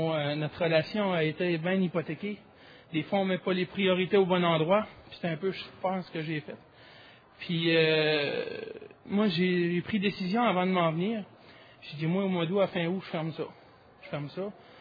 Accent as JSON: {"language": "French", "region": "Quebec", "country": "Canada", "said": "j'ai un commerce chez nous, en Gaspésie."}